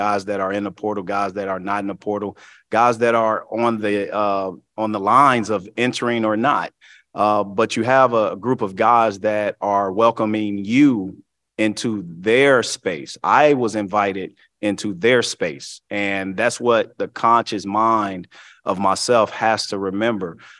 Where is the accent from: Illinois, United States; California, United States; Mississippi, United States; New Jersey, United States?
Illinois, United States; Chicago; As a kid growing up in Chicago, leaving on a journey to become a student athlete and living a dream.